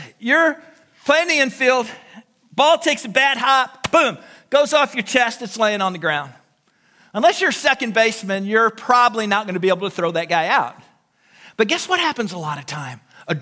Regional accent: DuQuoin, Illinois, United States; He was from Marion, as it all turned out, and I was from DuQuoin, and we had a lot in common. Here we both are at Emory University in Atlanta, a couple Southern Illinois boys

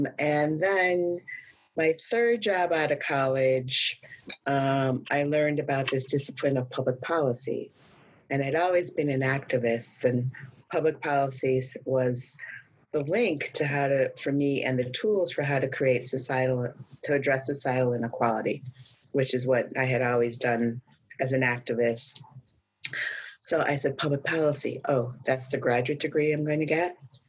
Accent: Illinois, United States; So I'm from Illinois, and I'm a first generation college, first person in my family to go to college, even though my family is from Texas and had five generations in Texas.

